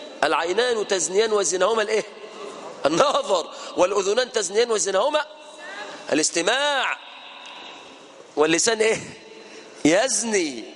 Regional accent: Mansoura, Dakahlia, Egypt; انا من اهل المنصوره

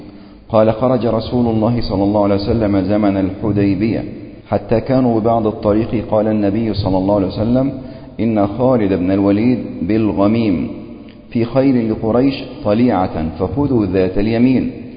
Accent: Egypt; كما هو حالنا في بلادنا مصر

